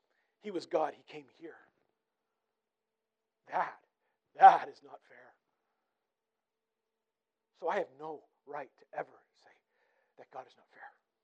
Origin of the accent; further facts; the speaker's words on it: British Columbia, Canada; Like, I'm from British Columbia, okay? We have lots of trees, okay? Not like Alberta here.